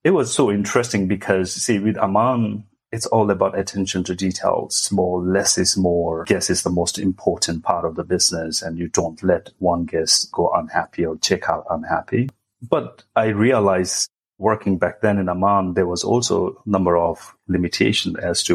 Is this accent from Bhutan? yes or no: yes; Bhutan; So I'm from Bhutan myself.